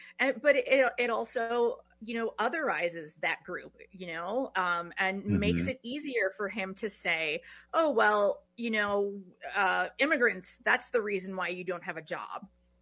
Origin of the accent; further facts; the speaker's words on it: Madison, Wisconsin, United States; My dad grew up on the Stockbridge Reservation, and I grew up in Madison. So that's away from those communities.